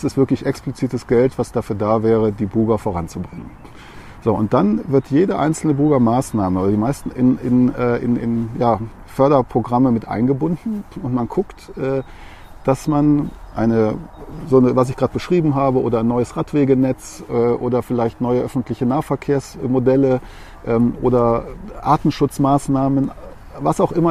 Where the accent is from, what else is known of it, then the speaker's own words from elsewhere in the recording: North Rhine-Westphalia, Germany; Aber so wie den Nordpark, wo ich groß geworden bin